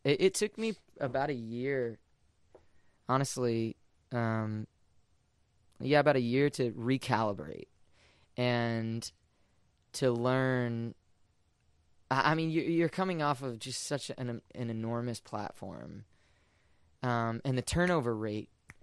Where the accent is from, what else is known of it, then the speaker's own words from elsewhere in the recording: United States; but I'm American and I have my perspective here, you know